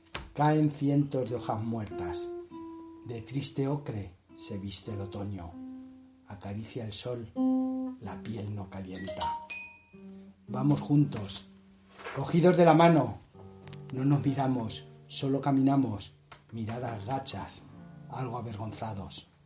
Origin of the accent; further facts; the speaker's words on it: Aranjuez, Community of Madrid, Spain; yo soy de alguna manera nostálgico y sabéis que soy de Aranjuez